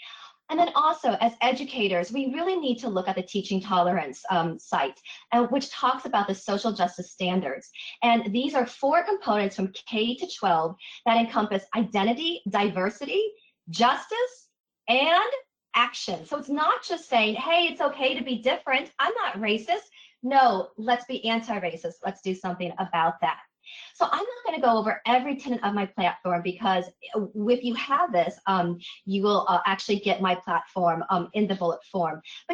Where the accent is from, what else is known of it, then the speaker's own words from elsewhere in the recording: Nebraska, United States; as a student of color and in school and growing up in Nebraska, I can tell you that racism was a daily occurrence.